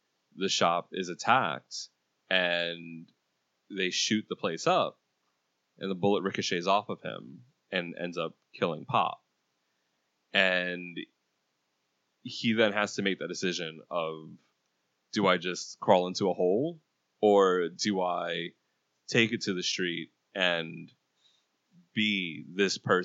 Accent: Puerto Rico; I'm Puerto Rican. It's the same with us.

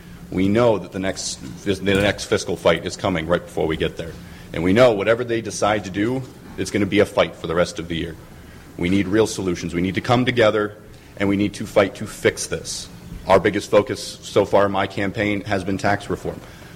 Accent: Clearwater, Florida, United States; also born or lived in Largo; I went to Lakewood High School in St. Petersburg, born and raised in Clearwater and Largo.

